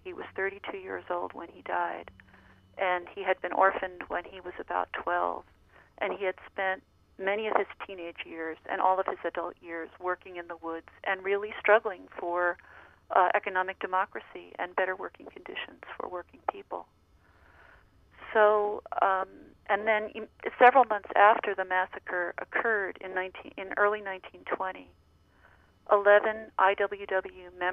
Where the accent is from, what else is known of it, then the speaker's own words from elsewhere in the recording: Northeast, United States; I'm relatively new to the Northwest. I'm originally from the Northeast of the country